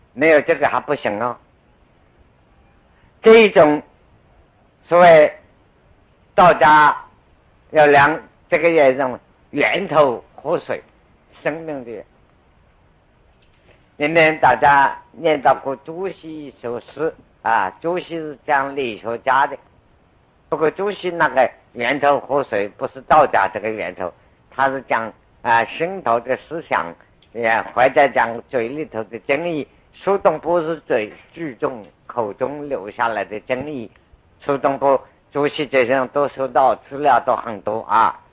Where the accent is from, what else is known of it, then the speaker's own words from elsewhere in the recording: China; 过去在大陆上没有小儿科医生，但是我家乡有一个小儿科医生